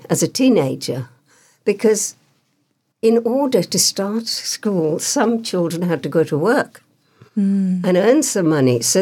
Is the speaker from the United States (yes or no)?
no; Uganda; born there; I was born in Uganda, but I was not entitled to Uganda citizenship. I did apply for it, but I didn't get it.